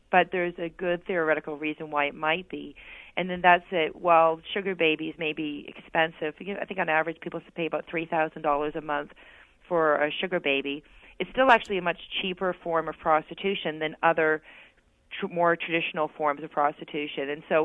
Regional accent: Canada; I'm a Canadian, right, so we drink a lot earlier here

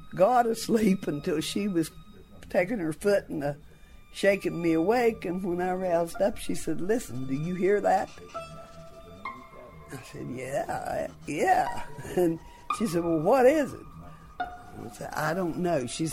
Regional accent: West Virginia, United States; Been living in West Virginia all my life. Born and raised on Stamping Creek.

